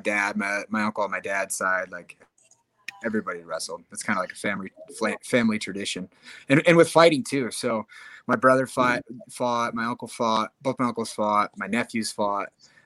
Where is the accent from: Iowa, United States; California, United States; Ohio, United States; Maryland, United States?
Iowa, United States; Yeah, I grew up in Iowa and wrestled my whole life